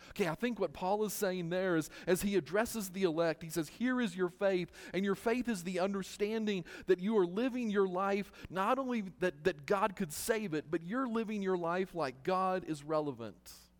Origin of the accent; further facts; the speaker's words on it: Utah, United States; now in Roswell, United States; Part of it is because I grew up in Utah, and you guys don't have a clue what winter is.